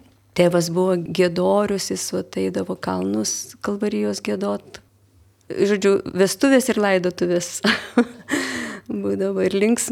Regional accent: Telšiai County, Lithuania; born there; Vieną seserį, mes gimėm tokiam vienkimį visai užkampyje, Plungės rajone, tikrai daug erdvės, daug gamtos ir daug dainų.

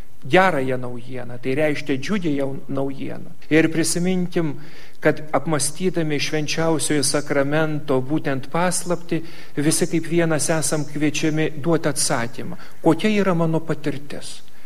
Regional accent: Samogitia, Lithuania; kaip žemaičiai mes sakom, žėlaunos

